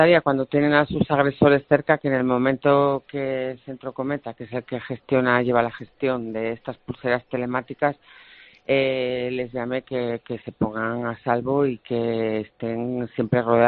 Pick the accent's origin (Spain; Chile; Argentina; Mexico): Spain; León, Castile and León; yo soy de León, y viajé a León